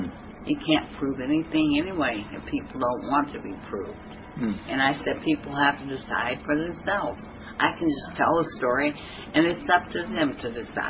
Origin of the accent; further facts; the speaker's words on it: United States; So that's why I grew up where I grew up in America.